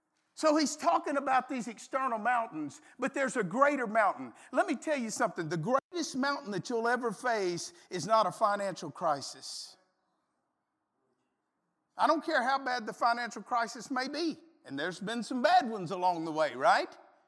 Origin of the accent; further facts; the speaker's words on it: Louisiana, United States; I'm from South Louisiana. We live in Oklahoma now, but I'm from South Louisiana, my wife and I both.